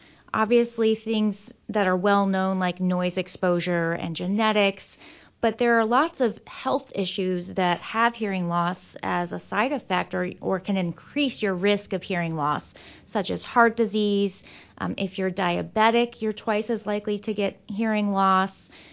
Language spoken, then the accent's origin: English; Hamilton, Illinois, United States; I am from Hamilton, Illinois, originally, and moved away for school, and then we moved back to the area several years ago.